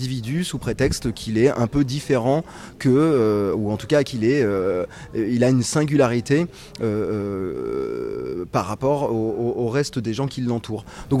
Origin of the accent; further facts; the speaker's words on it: Pays de la Loire, France; toutes les sensations et toutes les images que j'avais me ramenaient à mon village et à ma région natale, avec cette Loire qui traverse nos plaines, ces rues et ces champs typiques du 49.